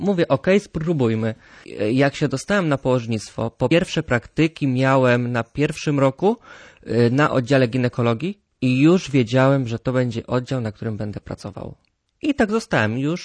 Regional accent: southern Poland, Poland; Zawsze chciałem mieszkać nad morzem, a że ja pochodzę z południa Polski

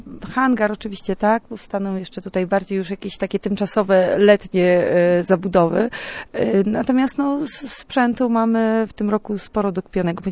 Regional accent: Mrągowo, Warmian-Masurian Voivodeship, Poland; No ja akurat pochodzę nie z Chwaszczyna, a z Mrągowa, z Mazur.

